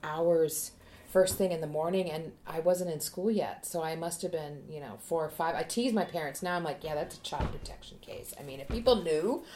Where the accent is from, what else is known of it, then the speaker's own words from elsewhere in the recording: Steele, North Dakota, United States; also born or lived in Bismarck; First 12 years in Steele, North Dakota, and then moved to Bismarck.